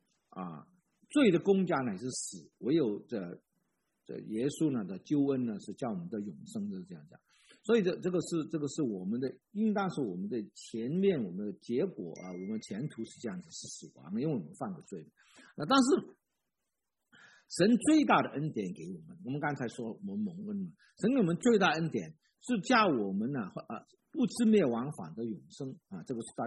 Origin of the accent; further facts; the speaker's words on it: Guangdong, China; 我们以前呢，我们广东人叫那些老师叫先生